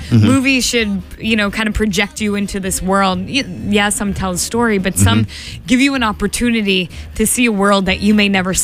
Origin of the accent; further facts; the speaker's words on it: Boston, Massachusetts, United States; That whole era where, and I mean, we're from Boston.